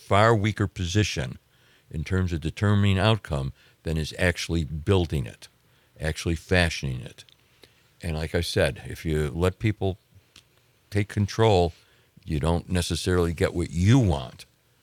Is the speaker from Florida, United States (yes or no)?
no; Chicago, Illinois, United States; No. I grew up on the South Side. White Sox.